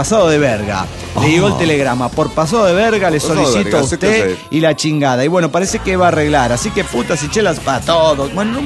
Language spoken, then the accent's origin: Spanish; Puebla, Mexico; de Puebla.